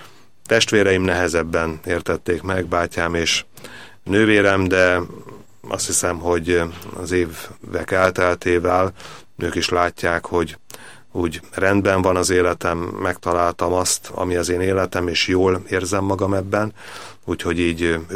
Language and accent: Hungarian; Békés, Hungary; Én egy Békés megyei kis faluból származom, ahol hát mondjuk nem volt annyira vallásos a közeg